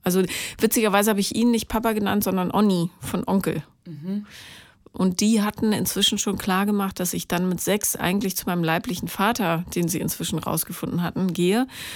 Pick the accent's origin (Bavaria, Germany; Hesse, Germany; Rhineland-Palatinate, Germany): Bavaria, Germany; Regensburg; Wusstest du, dass ich in Regensburg aufgewachsen bin?